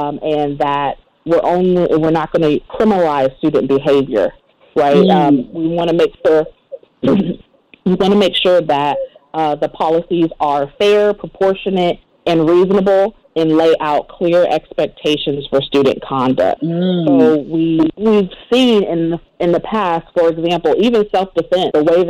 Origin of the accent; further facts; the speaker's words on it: Georgia, United States; Well, I grew up in this area. I'm from Canada, Georgia. I grew up in Gwinnett County, and I was one of the very fortunate ones.